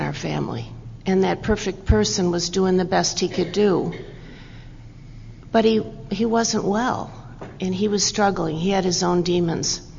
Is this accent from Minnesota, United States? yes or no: yes; St. Paul, Minnesota, United States; I'm from St. Paul, Minnesota. We don't want to get too close, do we? I'm from St. Paul, Minnesota, and it's just a privilege to be in your lovely state.